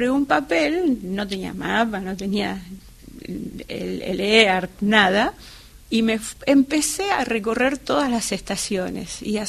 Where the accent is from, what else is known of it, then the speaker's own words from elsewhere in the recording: Moreno, Buenos Aires Province, Argentina; born there; also born or lived in Luján; yo nací en Moreno y después me fui a vivir a Luján.